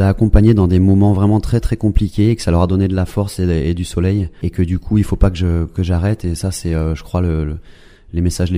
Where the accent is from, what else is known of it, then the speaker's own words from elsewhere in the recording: Capbreton, Nouvelle-Aquitaine, France; mais aussi chez moi à Cap-Breton